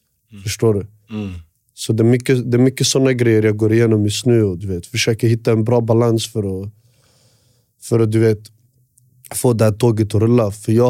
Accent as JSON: {"language": "Swedish", "town": "Västerås", "region": "Västmanland County", "country": "Sweden", "tie": "born or raised there", "said": "Jag är uppväxt på Råby."}